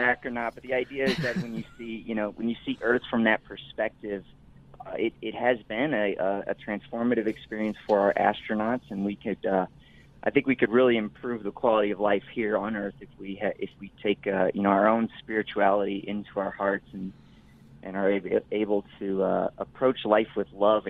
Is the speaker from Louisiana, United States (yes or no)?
yes; New Orleans, Louisiana, United States; now in Denver, United States; You know, I came up from New Orleans, Louisiana, and St. Louis before